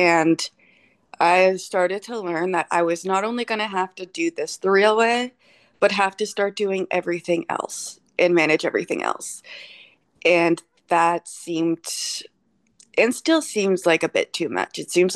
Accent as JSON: {"language": "English", "region": "Ontario", "country": "Canada", "said": "my dad's First Nation, so am I, we're from Mississaugas of the Credit First Nation in Southern Ontario. So we're Anishinaabe"}